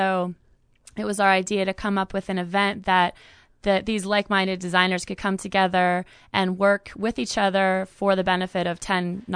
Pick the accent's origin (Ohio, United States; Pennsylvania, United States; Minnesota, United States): Pennsylvania, United States; Pittsburgh; also born or lived in New York, United States; now in Charlottesville, United States; Well, I'm originally from Pittsburgh, and my husband and I moved to Charlottesville from New York about 5 years ago.